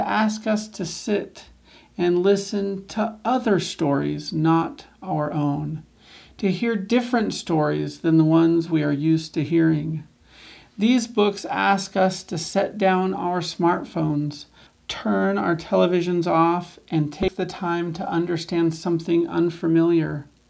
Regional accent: Canyon, Texas, United States; from Canyon, Texas.

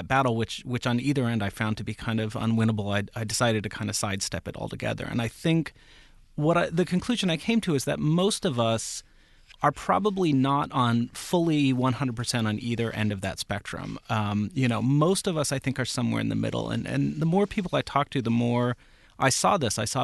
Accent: San Jose, California, United States; born or raised there

